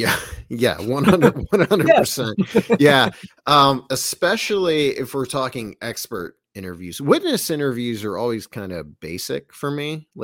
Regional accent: Bolivar, Ohio, United States; now in Massillon, United States; I live in Massillon, Ohio. I grew up in Bolivar, Ohio, and I lived formerly, and Small Town Monsters was formerly based in Wadsworth, Ohio. So a lot of Ohio here.

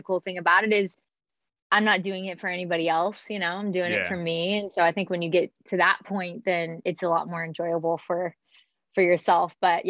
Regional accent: Springfield, Missouri, United States; I was coming from Missouri, like, not really small town, but, Springfield, Missouri, same city that Brad Pitt's from, actually.

